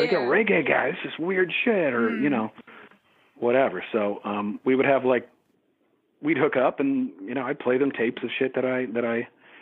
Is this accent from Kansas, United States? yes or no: no; Eureka, California, United States; now in San Francisco, United States; A place called Eureka, California.